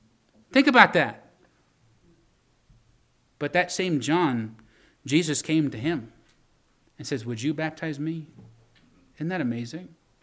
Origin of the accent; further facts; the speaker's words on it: Virginia, United States; I grew up in Shenandoah Valley, Virginia. And in Shenandoah Valley, we have the Shenandoah River.